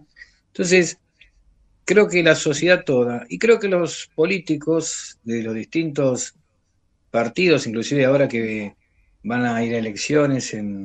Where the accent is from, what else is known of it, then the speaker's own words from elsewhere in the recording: Pompeya, Buenos Aires, Argentina; una de mis abuelas de Pompeya, no la Virgen de Pompeya, porque somos de ahí